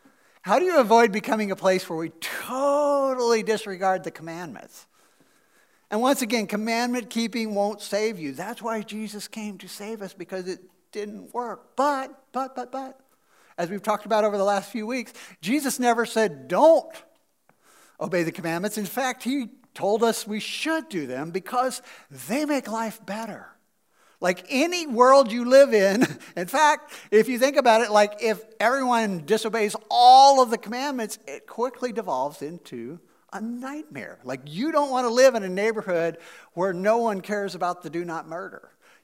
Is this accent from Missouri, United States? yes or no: yes; Missouri, United States; I'm from Missouri, so I can say cuss somebody.